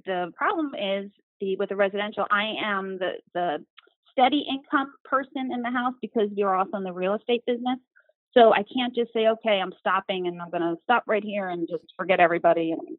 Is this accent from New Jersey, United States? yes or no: yes; New Jersey, United States; also born or lived in Staten Island, United States / St. Thomas, US Virgin Islands; I was actually born and raised in, I was born in Staten Island, moved to New Jersey, and then was actually in St. Thomas, the Virgin Islands, for 11 years. And then I came back to New Jersey in 2012.